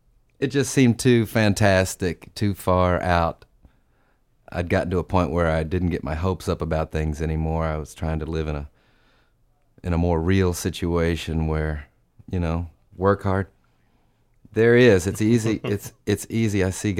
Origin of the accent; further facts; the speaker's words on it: Louisville, Kentucky, United States; Well, I grew up in the Midwest. I'm from Louisville originally.